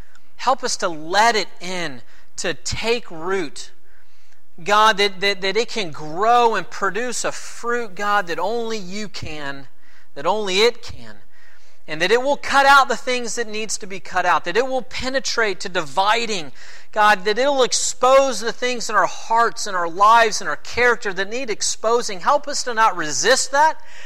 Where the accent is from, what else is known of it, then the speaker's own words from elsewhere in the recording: the South, United States; Y'all, we're from the South.